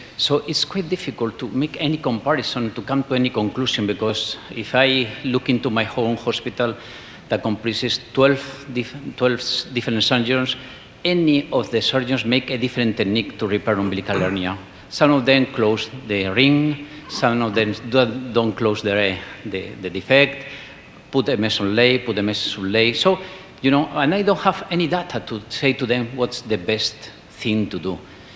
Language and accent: English; Madrid, Community of Madrid, Spain; English is a second language; from Madrid, Spain.